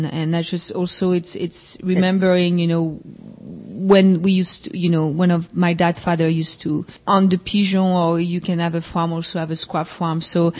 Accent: Brittany, France; Growing up in Brittany

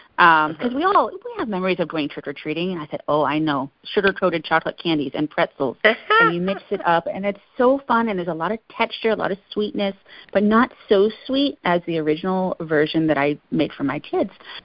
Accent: New England, United States

